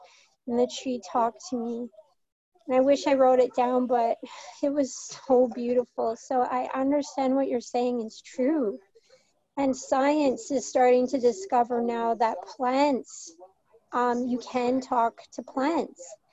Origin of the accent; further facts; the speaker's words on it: Canada; I'm from Canada